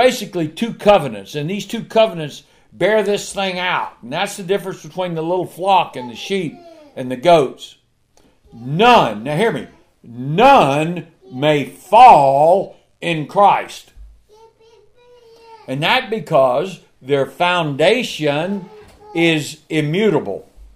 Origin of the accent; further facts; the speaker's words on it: Texas, United States; I know it's the Red Sea, but we're from Texas.